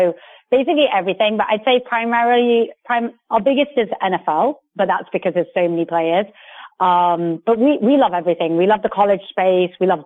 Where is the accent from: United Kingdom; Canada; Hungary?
United Kingdom; accent: British; I, as you can hear, I'm British, and you mentioned I'm in the UK.